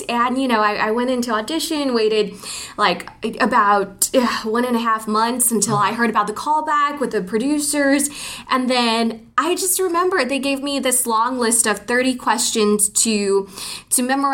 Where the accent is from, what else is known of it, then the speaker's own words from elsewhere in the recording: San Francisco, California, United States; Every summer, we always went. We're from San Francisco. So that would be our family trip.